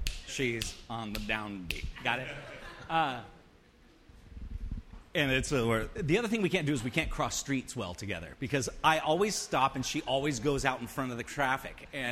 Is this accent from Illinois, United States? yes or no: no; Newport Beach, California, United States; I'm from Newport. Lived there since I was 9. All right? Grew up in North Long Beach in the projects before that, but then you go from North Long Beach to Balboa, it's weird.